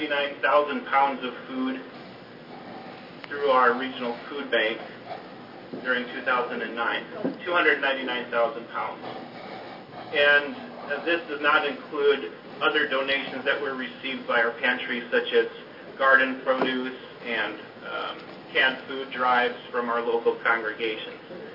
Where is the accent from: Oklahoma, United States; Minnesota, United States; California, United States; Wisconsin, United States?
Minnesota, United States; I grew up in Minnesota, a son of a farmer, and so food security was never an issue that was in front of me. And so when I came to Eastern Oregon and began my professional life